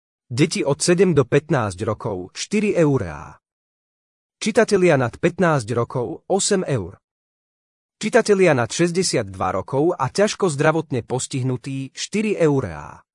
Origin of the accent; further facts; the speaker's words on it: Sicily, Italy; Slovak is a second language; now in Harichovce, Slovakia; Pochádzam z menšej dediny na Sicílii, ktorá má približne 12 tisíc obyvateľov, každý tam každého pozná. Manželka pochádza z Harichoviec, kde momentálne bývame.